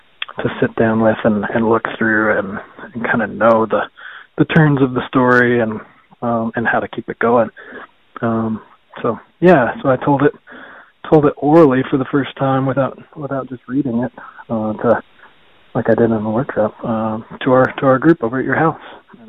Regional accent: the South, United States; And I come from the South.

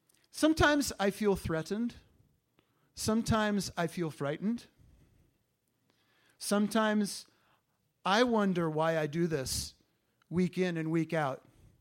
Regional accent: California, United States; I'm a Californian native

